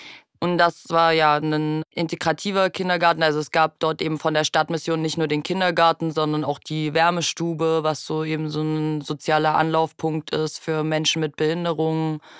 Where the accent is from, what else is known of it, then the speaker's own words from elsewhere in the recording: Halle, Saxony-Anhalt, Germany; born there; Also das ist da in der hallischen Innenstadt, nördliche Innenstadt, wo ich geboren bin, ist das so ein Mix.